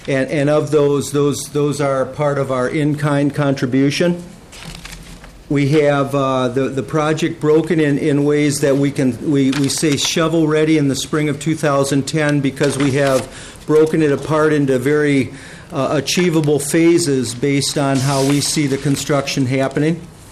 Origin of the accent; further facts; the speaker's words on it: Cokato, Minnesota, United States; I'm from Cokato. And Clark Moe is with me. We're both from the Cokato-Dassel area.